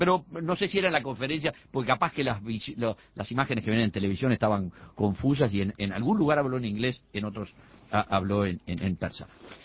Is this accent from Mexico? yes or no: no; Uruguay; Yo después me pongo como uruguayo y digo